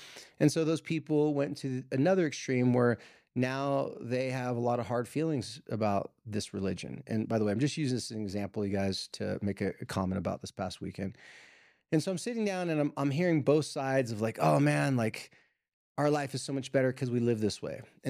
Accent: San Diego, California, United States; now in Utah, United States; I live here in Utah now, so I'm from San Diego.

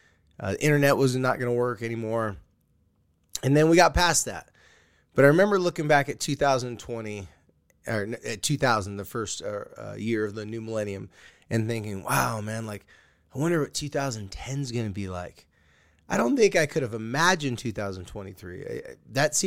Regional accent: California, United States; because, you know, I'm a surfer from California.

